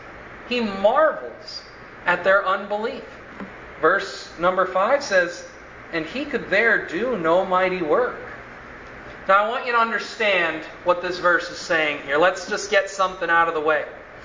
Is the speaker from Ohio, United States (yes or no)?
no; Florida, United States; also born or lived in Texas; I grew up in Central Florida and graduated from high school here. And then I moved out to Texas.